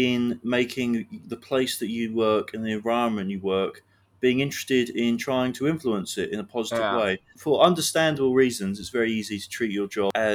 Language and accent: English; London, United Kingdom; moved away as an adult; now in Singapore; I'm 27 years old and I'm from London in the UK. And I'm currently sitting here in Singapore, where a place that I moved to last year. So I've been working in Singapore for just over 1 year.